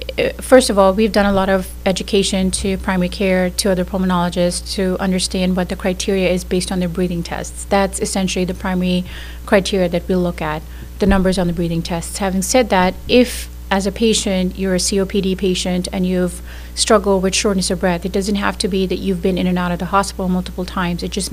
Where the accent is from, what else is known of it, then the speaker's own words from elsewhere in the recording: Pakistan; moved away as an adult; now in United States; I grew up in Pakistan. That's where I'm originally from. Did my medical school in Pakistan in Karachi, and then moved here in 2014 for my residency. I was in Minnesota